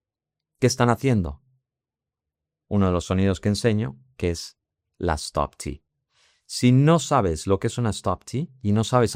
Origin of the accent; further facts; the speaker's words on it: Florida, United States; accent: General American English; also born or lived in England; mi acento natural es lo que se llama General American English, el inglés americano genérico, que es el que se habla en Florida.